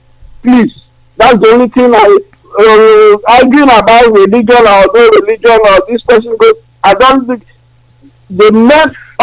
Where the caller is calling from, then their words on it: Belgium; I'm calling from Belgium.